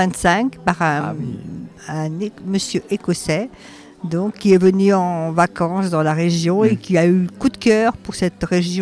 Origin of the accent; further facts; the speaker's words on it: Centre-Val de Loire, France; moi, je suis du Loiret